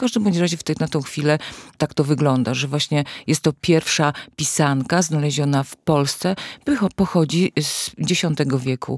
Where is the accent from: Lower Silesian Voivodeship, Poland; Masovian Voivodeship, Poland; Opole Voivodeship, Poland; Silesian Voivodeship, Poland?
Opole Voivodeship, Poland; Jasienica Dolna; a pochodzę z Podnysy, z Jasienicy Dolnej